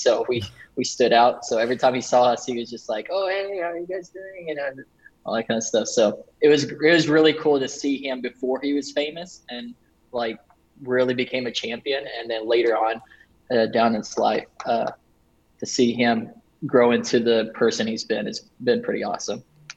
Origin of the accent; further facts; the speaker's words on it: Philippines; I grew up here in the Philippines. We came over here in 1996, and the city was really nothing really at that time. So I grew up here as a missionary kid